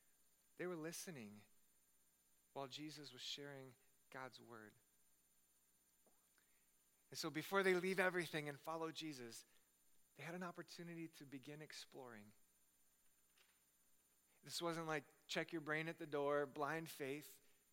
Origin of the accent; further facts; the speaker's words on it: Hawaii, United States; I was bullied a lot as a child because I didn't look like the other kids I grew up with in Hawaii.